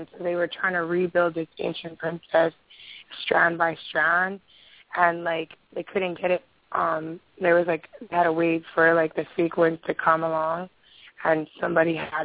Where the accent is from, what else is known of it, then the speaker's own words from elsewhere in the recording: Hawaii, United States; I'm from Hawaii.